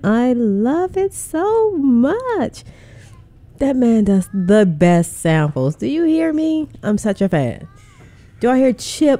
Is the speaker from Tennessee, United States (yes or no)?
yes; Memphis, Tennessee, United States; But I am from South Memphis, so don't try it.